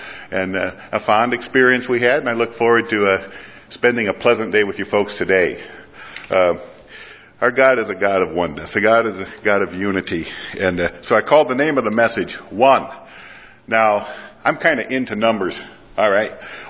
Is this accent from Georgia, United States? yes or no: no; Michigan, United States; I'm originally from Michigan, so I probably don't.